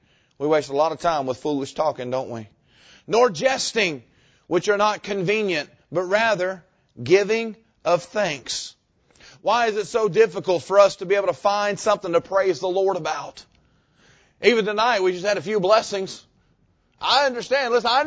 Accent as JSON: {"language": "English", "region": "Arkansas", "country": "United States", "tie": "born or raised there", "said": "Sorry, I grew up in Arkansas. That's right next to Mississippi."}